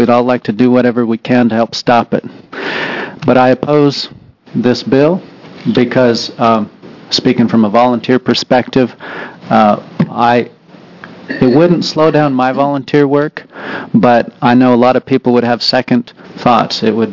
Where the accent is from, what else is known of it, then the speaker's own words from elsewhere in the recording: Woodburn, Oregon, United States; I'm from Woodburn.